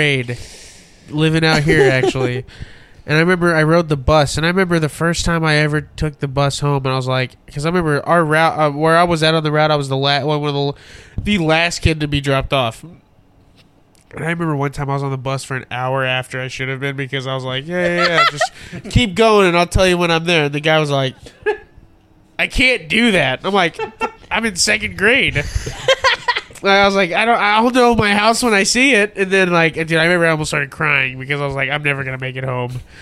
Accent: United States; I'd go see the Statue of Liberty because I'm an American.

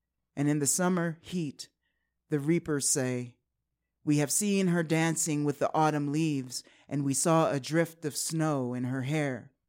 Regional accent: Washington, District of Columbia, United States; I grew up in Washington, D.C., so it was always some interesting people going to interesting places.

